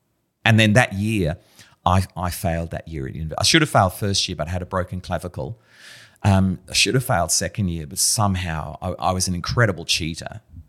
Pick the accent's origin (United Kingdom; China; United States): United Kingdom; England; born there; I was born in England